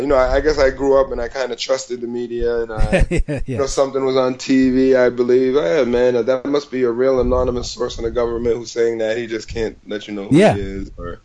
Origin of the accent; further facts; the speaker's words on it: Boston, Massachusetts, United States; I'm from Boston originally, so I know all about Whitey Bulger.